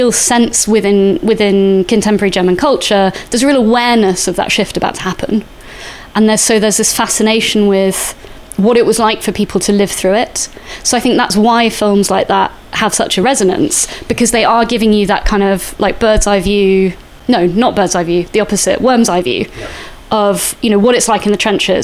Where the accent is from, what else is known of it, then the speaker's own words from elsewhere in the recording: Salisbury, South West England, United Kingdom; I grew up in Salisbury